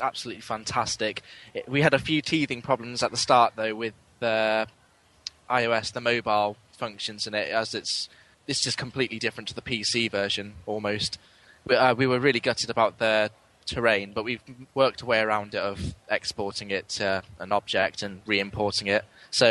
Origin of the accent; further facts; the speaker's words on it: Cheltenham, South West England, United Kingdom; from Cheltenham.